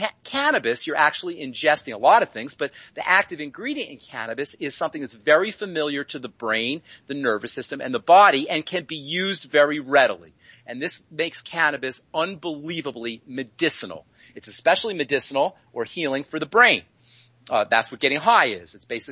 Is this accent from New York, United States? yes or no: no; Boulder, Colorado, United States; I am from Boulder, Colorado, you know.